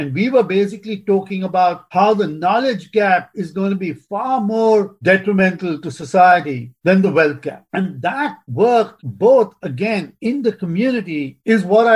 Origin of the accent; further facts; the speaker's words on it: India; I grew up in India, middle-class family